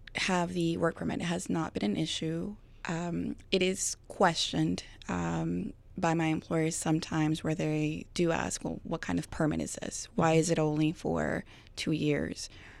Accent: Jalisco, Mexico; now in United States; I'm from Mexico, Jalisco.

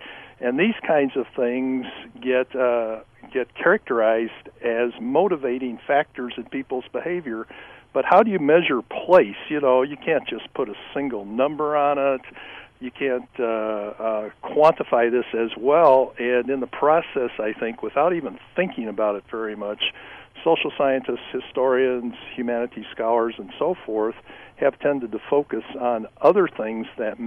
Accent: Midwest, United States; And since I'm a Midwesterner myself

